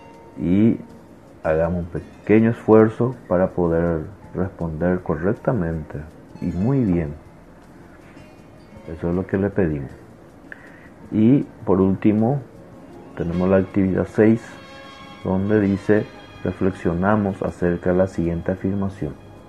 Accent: Paraguay

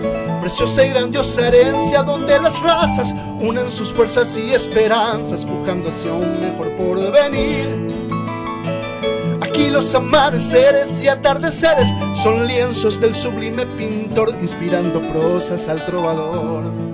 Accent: Paraguay; nosotros como paraguayos tenemos que dar ese reconocimiento a las mujeres

